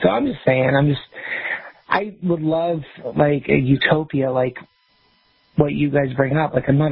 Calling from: Ocean Shores, Washington, United States; from Ocean Shores.

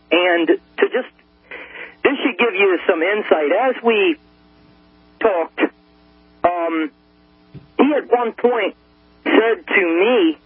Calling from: Maryland, United States; I'm calling from Maryland.

